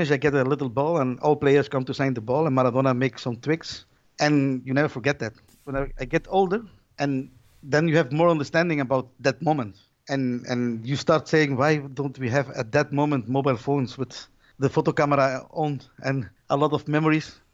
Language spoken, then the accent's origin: English; Badalona, Catalonia, Spain; moved away as an adult; now in Belgium; I'm originally from Barcelona, from Badalona.